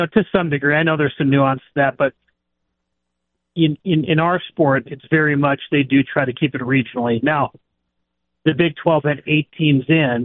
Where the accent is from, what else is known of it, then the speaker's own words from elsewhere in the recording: Minnesota, United States; You know, growing up in Minnesota, I got to see Kirby Puckett